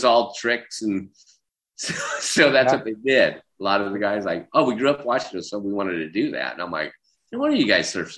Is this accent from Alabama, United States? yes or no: no; Dana Point, California, United States; growing up in Dana Point, there's three things you did. It was skateboard, surf, and BMX ride.